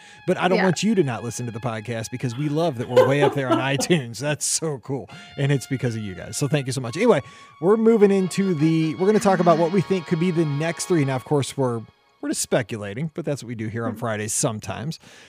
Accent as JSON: {"language": "English", "region": "Midwest", "country": "United States", "tie": "born or raised there", "said": "Talking about Mike in the Midwest, growing up in the Midwest."}